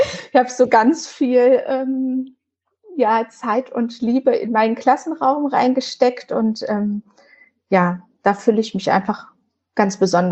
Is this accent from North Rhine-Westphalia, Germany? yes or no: yes; Krefeld, North Rhine-Westphalia, Germany; Ich komme aus Krefeld und bin da Grundschullehrerin an einer recht kleinen Grundschule